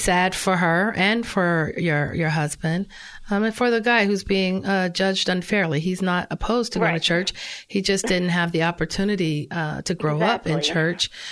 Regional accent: Los Angeles, California, United States; I grew up in South Central LA. I grew up surrounded by gang violence.

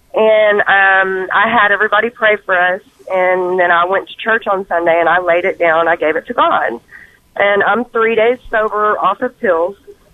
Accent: Willis, United States; I'm a little nervous. I'm from the Willis area.

